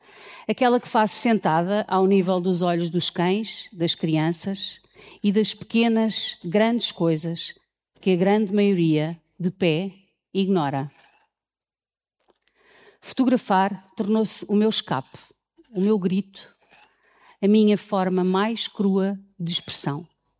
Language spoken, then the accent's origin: Portuguese; Lisbon, Portugal; born there; Nasci em Lisboa, uma cidade linda, cheia de sol, e acolhedora.